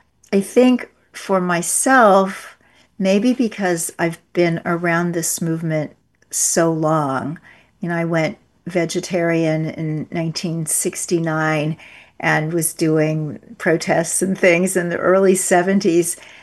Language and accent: English; Kansas City, Missouri, United States; at a livestock and horse show in Kansas City, my hometown.